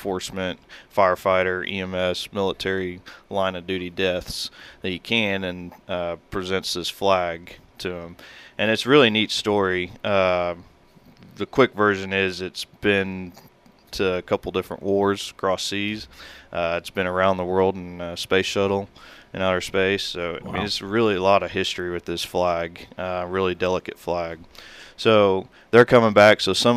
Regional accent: Tyro, Kansas, United States; also born or lived in Fort Scott, United States; Well, I'm from rural Coffeyville area, right around Deering. I was born in Fort Scott, Kansas, and was adopted and brought down the Tyro where I grew up.

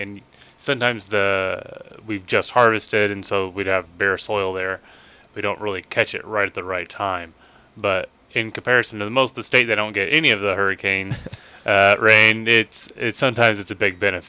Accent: Kansas, United States; And so I'm actually from Neosho County. So I grew up there, farm boy, K-State grad

